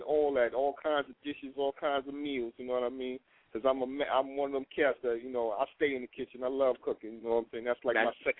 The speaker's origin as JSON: {"language": "English", "town": "New York City", "region": "New York", "country": "United States", "said": "I'm representing straight from Spanish Harlem, West Side, all around town. I'm all five boroughs, to tell you the truth, but I'm representing Spanish Harlem."}